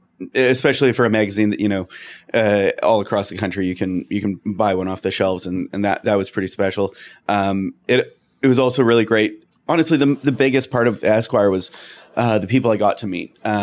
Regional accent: Canada; I grew up in Canada.

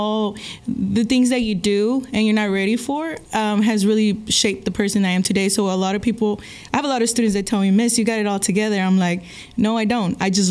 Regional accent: Brownsville, Texas, United States; also born or lived in Houston; I was born in Houston, but we were raised in the border, mm-hmm. Brownsville, Texas.

